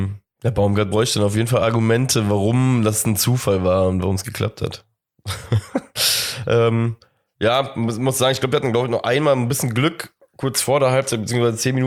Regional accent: Cologne, North Rhine-Westphalia, Germany; als Kölner

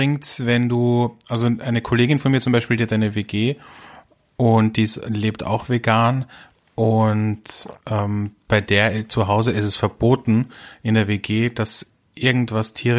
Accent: Velden, Carinthia, Austria; ich habe ja immer bei uns in Kärnten, in Velden, jedes Jahr als Kind im Krippenspiel mitgespielt.

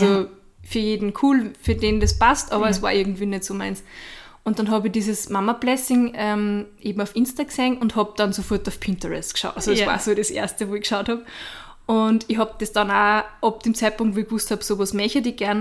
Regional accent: Austria; bin die Cousine von der Verena. Und wie man hört, bin ich aus Österreich

